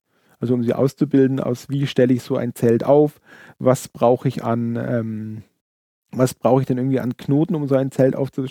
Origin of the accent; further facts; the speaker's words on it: Bavaria, Germany; Das ist das Problem, wir kommen aus dem Allgäu